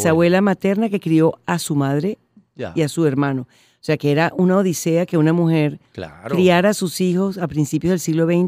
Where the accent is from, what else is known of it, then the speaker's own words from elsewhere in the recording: Caracas, Miranda, Venezuela; born there; No, yo nací aquí en La Castellana.